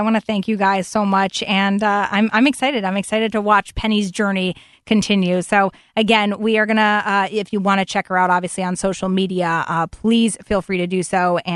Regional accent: Fairfield, United States; So, I mean, I grew up in Fairfield, Tony, so I know that people in Fairfield love the police department

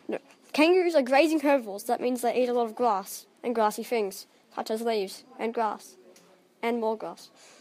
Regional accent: Australia; we are from Australia.

